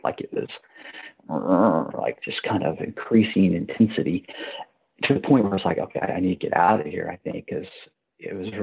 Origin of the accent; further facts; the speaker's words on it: Missouri, United States; I grew up in Missouri, and most of my relatives were farmers and stuff.